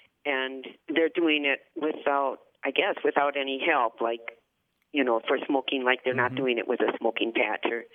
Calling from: Portage, Wisconsin, United States; Portage, Wisconsin.

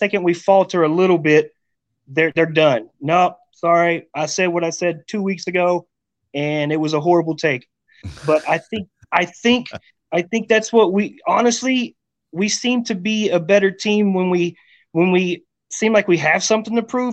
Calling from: Rawls, Texas, United States; I'm in Rawls, Texas, my friend.

